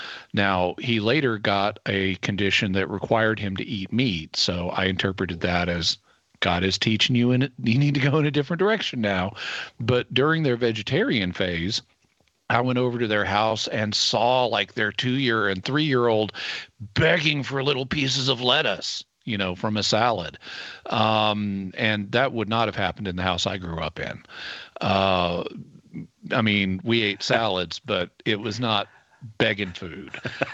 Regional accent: United States; So in my house, being an American, we didn't grow up eating anything that was made with blood.

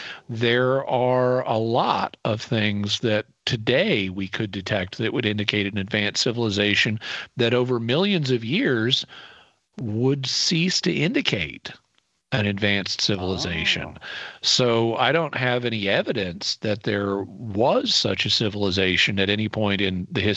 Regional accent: Fayetteville, Arkansas, United States; Now, I am in Fayetteville, Arkansas, my hometown.

